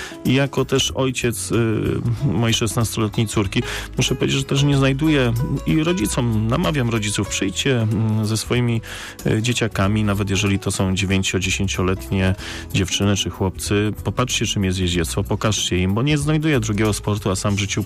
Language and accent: Polish; Poznań, Greater Poland Voivodeship, Poland; bo też jestem poznaniakiem z krwi i kości